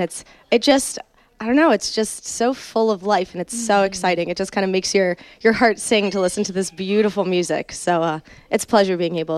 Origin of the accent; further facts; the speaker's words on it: New Jersey, United States; And I live in New Jersey. I'm from New Jersey. I love to travel.